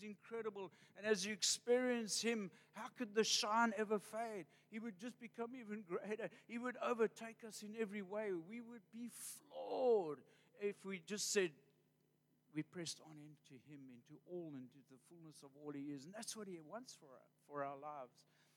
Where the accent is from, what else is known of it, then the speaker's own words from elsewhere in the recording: Port Elizabeth, Eastern Cape, South Africa; now in East London, South Africa; We come from Port Elizabeth. It's quite laid back, I would say. Way more laid back than Cape Town.